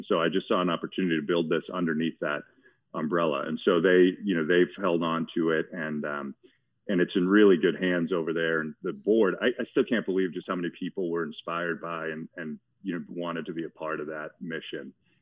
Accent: Watertown, Massachusetts, United States; I am a plumber from Watertown, Massachusetts. I did not know we had a plumbing museum.

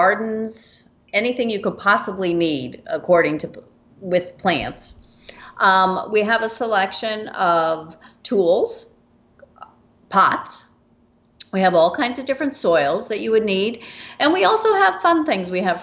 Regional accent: Denver, Colorado, United States; I lived in suburbia, and my mother always had tomatoes and herbs and flowers in the garden.

